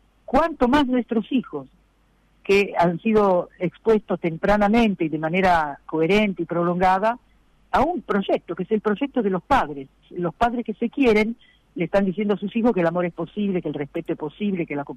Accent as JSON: {"language": "Spanish", "country": "Italy", "second_language": "Spanish", "said": "hace poco visité a mi madre, que vive en Roma, yo soy italiana, quizás se note un poco, ¿no?"}